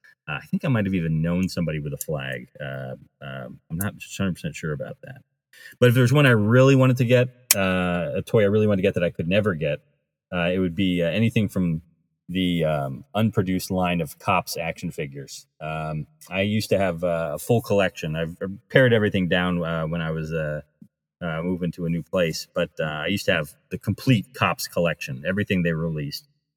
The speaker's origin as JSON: {"language": "English", "country": "United States", "tie": "born or raised there", "said": "I grew up near Rhode Island, so my dad knew some people at Hasbro"}